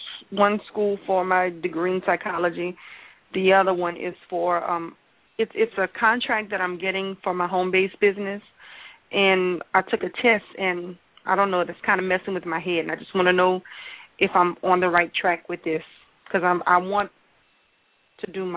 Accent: Louisiana, United States; I'm from Louisiana.

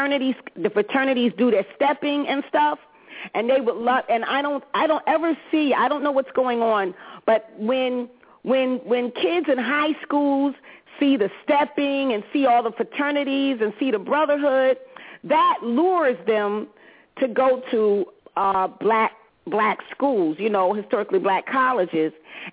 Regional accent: New Jersey, United States; See, you know, I'm from Jersey, so Rutgers is at high schools with programs.

